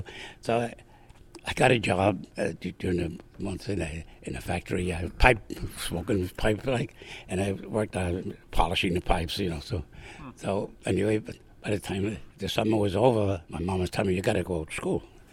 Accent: Brooklyn, New York, United States; Like I said, growing up in Brooklyn, you're exposed to all this kind of stuff.

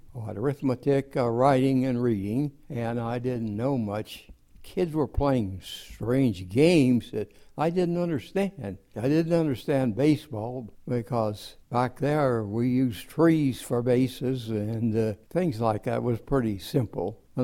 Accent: Kerman, California, United States; born there; Yes, I was born near Kerman, California, on July the 5th, 1922.

